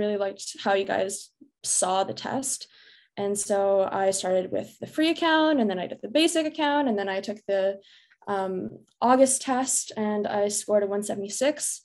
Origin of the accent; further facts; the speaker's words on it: Canada; I go to Dalhousie, so I'm Canadian. I'm in Halifax.